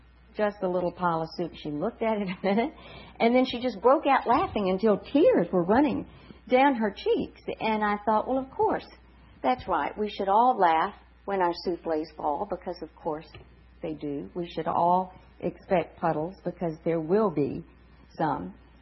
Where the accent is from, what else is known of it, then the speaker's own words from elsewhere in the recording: San Angelo, Texas, United States; I started work at my hometown paper, the San Angelo Standard Times, affectionately known as the San Angelo Slandered Times.